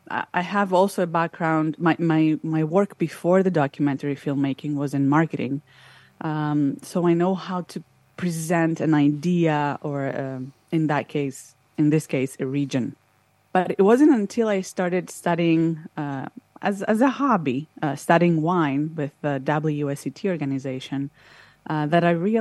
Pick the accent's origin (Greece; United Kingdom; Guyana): Greece; accent: Greek; now in United States; I'm originally from Greece, but right now I live in the United States.